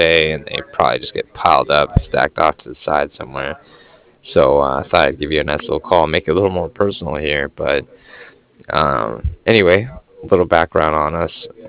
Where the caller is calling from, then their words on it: Cardiff, Wales, United Kingdom; I was calling from Cardiff